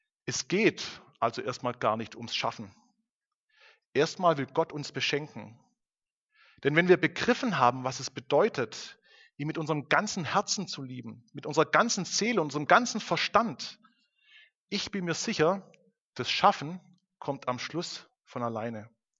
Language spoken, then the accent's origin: German; Baden-Württemberg, Germany; bedeutete für mich als Schwabe bisher nur schaffe, schaffe, schaffe, schaffe.